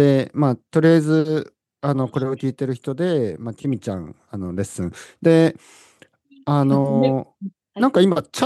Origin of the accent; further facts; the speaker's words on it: Hokkaido, Japan; also born or lived in Australia / New Zealand; 出身は北海道で、オーストラリアとかニュージーランドに長くいたので、まあ、英語でもレッスンができる